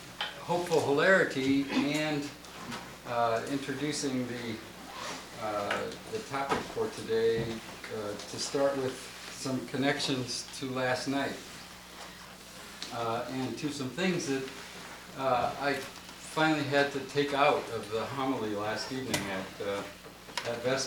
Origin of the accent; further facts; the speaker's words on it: Valparaiso, Indiana, United States; Good morning … from Valparaiso, Indiana